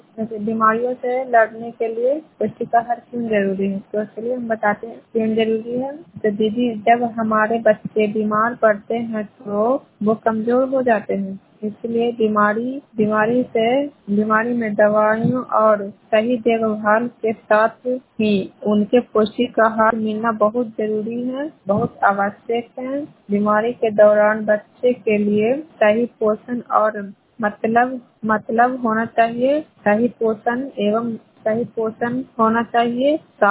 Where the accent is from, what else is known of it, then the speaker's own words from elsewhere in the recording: Bihar, India; मैं nuclear block से हूँ, नालंदा जिले से हूँ।